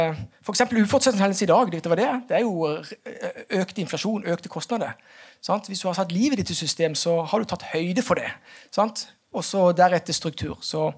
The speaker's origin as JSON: {"language": "Norwegian", "region": "Southern Norway", "country": "Norway", "tie": "born or raised there", "said": "Jeg er jo født og oppvokst i Bibelbeltet. Jeg er ikke religiøs"}